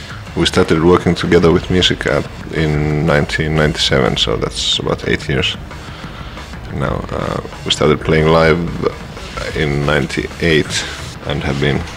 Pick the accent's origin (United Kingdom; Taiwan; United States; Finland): Finland; Helsinki, Uusimaa; we come from Helsinki, Finland